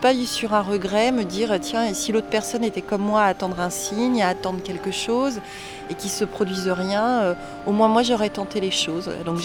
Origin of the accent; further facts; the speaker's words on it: Paris, Île-de-France, France; on est de Paris, dans une mégalopole, mégalopole, je ne sais plus, dans une très grande ville avec énormément de monde.